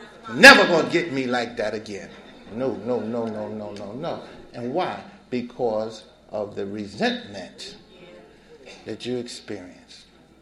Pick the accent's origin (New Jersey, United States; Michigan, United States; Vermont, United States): New Jersey, United States; Newark; I used because I'm from Newark, shit. Yeah. That's what we do. If you grow up in Newark, you get high.